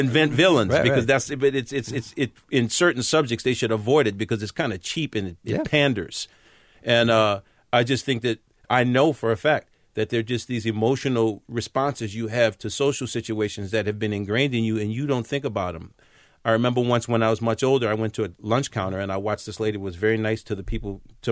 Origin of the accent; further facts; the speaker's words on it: Southern United States, United States; I just think that growing up in the Old South and learning those lessons